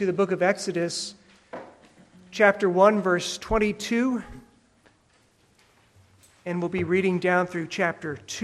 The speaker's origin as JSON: {"language": "English", "region": "California", "country": "United States", "tie": "born or raised there", "said": "Growing up in California as I did, and not in the mountainous part, I had little experience with snow"}